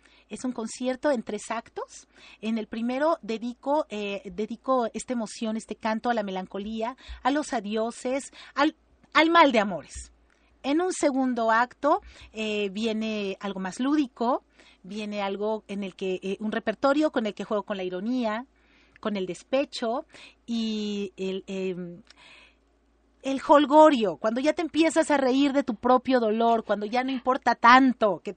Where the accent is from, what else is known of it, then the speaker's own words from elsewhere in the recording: Oaxaca, Mexico; que me vio nacer, Oaxaca. Y ahí voy a cantar, acompañada de estos invitados especiales, temas emblemáticos de mi tierra oaxaqueña.